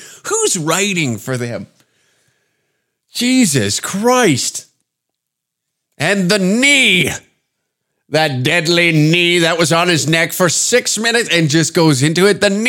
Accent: Canada; deeply annoying and frustrating as a Canadian.

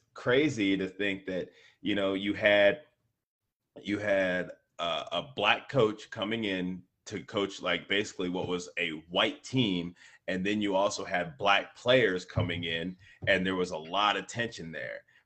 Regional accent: California, United States; growing up in California, Bay Area, that's something that we've never even known

